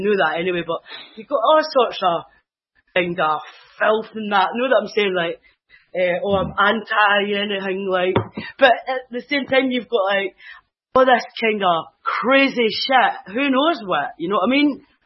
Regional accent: Stirling, Scotland, United Kingdom; I'm from Stirling

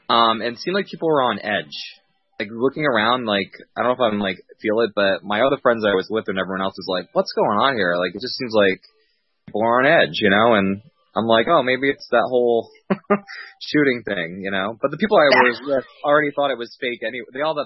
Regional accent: New England, United States; Oh, man, I got to tell you, I grew up in New England, and it rained all the damn time.

